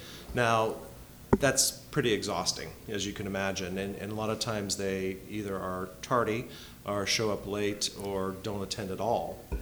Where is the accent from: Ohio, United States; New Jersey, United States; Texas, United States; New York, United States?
Ohio, United States; Yeah, growing up in Ohio, I never thought I was going to be, you know, running a bicycle organization in Africa.